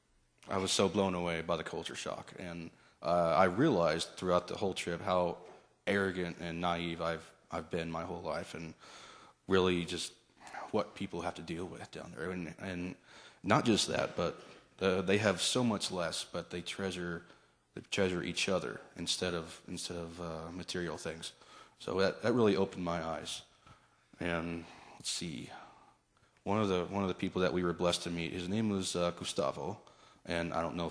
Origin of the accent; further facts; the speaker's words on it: Kansas, United States; this is my first time leaving the country. And growing up in Kansas, and I was just all, America!